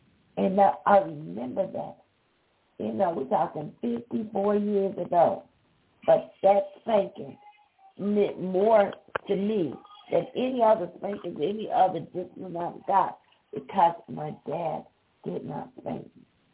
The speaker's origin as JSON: {"language": "English", "region": "the South", "country": "United States", "tie": "born or raised there", "said": "Again, like I grew up in the South, you got to be home before the street lights come on."}